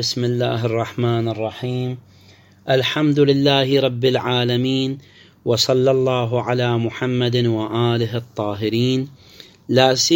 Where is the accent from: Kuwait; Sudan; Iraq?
Iraq; يجوز عندنا في العراق يبيعون في كل العمل